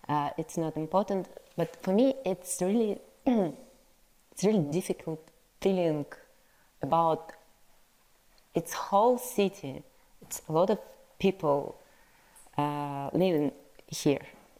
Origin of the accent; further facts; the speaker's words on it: Irkutsk, Irkutsk Oblast, Russia; English is a second language; yes, it's like my hometown Irkutsk. I'm from Irkutsk. It's Siberia. It's 600 people lived in this city.